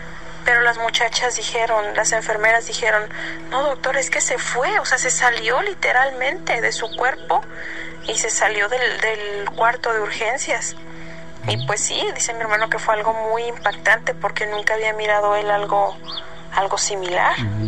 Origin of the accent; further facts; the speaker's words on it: Jalisco, Mexico; uh-huh. Soy del estado de Jalisco.